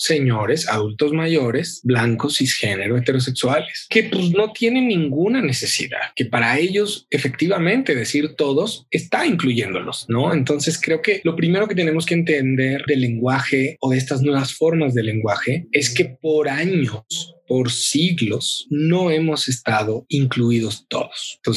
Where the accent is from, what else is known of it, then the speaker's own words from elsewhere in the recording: Mexico; Y es tanto el machismo y el patriarcado que vivimos, sobre todo como mexicanos